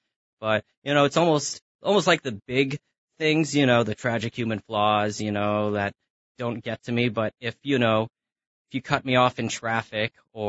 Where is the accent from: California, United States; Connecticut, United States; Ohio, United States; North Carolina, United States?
California, United States; No, actually, like most people, I'm not from here. I grew up in the Bay Area.